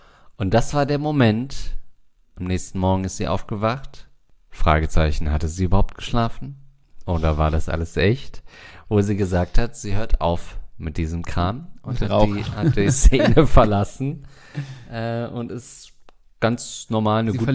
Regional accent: East Germany, Germany; ich komme aus der DDR

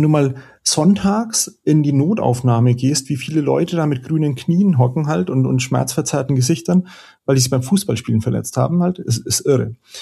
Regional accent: Bavaria, Germany; born there; now in Upper Palatinate, Germany; Ich bin im Homeoffice, aber ich bin schon in der Oberpfalz. Ich bin nur gebürtiger Franke.

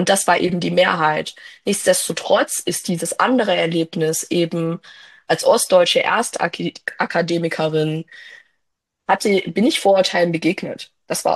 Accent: Thuringia, Germany; Ich bin aus Thüringen

